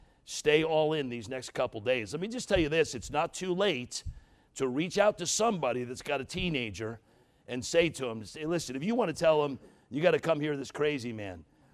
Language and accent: English; New York, United States; I'm thankful because when I grew up in New York, that I had a church like this that loved me